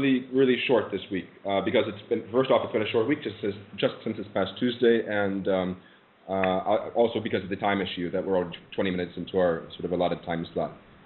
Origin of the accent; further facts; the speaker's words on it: Cleveland, Ohio, United States; also born or lived in Chicago / London / Beirut / Cape Town; I'm originally from Cleveland, Ohio. Went to college in Chicago. Then I lived in London, Beirut, Cape Town, Baghdad, a number of other cities